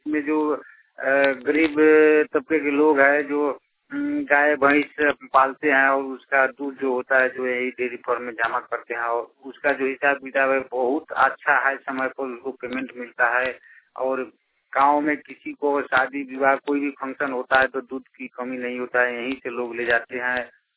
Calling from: Motihari, Bihar, India; घर पसरामपुर थाना तुरकुलिया जिला पूर्वी चंपारण मोतिहारी, मैं आइडिया क्लब मोतिहारी से बोल रहा हूँ।

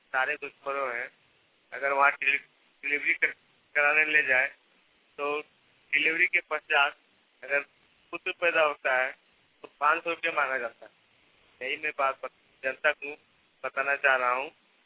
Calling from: Jharkhand, India; ग्राम पेड़ो जबलपुर कौशला प्रकाश थाना जमुई जिला गिरिडीह से बोल रहा हूँ।

